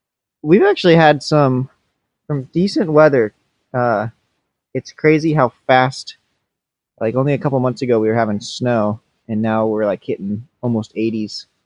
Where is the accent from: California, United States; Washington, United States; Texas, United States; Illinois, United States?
Washington, United States; Yeah, I born and raised in Washington.